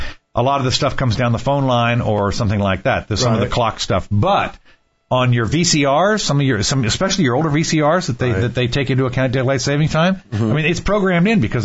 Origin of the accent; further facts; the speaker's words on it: Washington, District of Columbia, United States; It doesn't matter as much here in Florida as it did where I grew up in Washington, D.C.